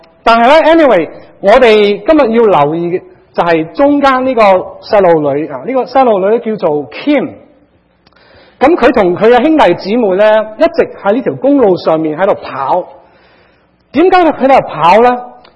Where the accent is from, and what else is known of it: China